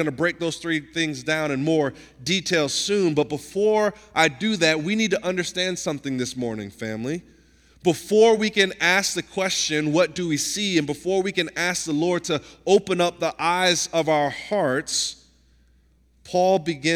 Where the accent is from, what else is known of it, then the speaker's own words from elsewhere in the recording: Nashville, Tennessee, United States; I'm from Nashville, Tennessee, right? I live there now, right? But live in Nashville, Tennessee.